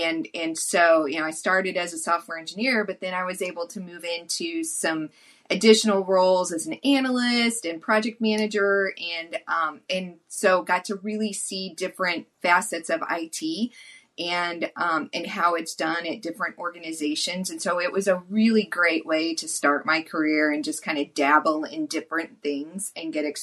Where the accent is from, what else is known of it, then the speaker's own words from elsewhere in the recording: Missouri, United States; I grew up in Missouri, but I grew up in central Missouri, a small town near Jefferson City. And, you know, grew up on a cattle farm.